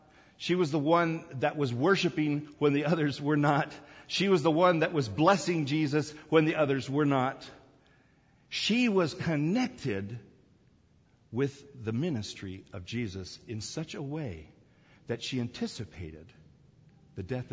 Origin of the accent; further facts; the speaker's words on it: South Korea; Now, I remember as a kid growing up in Korea, it took me a while to learn and to become accustomed to their culture and their customs.